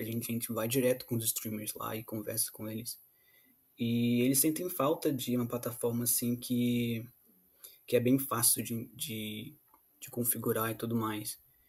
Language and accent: Portuguese; Rio de Janeiro, Brazil; eu sou do Rio de Janeiro, da Baixada Fluminense, cresci vendo os meus amigos ou indo para caminhos errados ou abandonando a escola